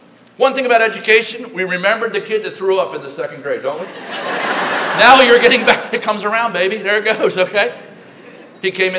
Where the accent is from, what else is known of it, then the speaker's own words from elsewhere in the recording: Baltimore, Maryland, United States; Sorry, I am from Baltimore. Can you tell?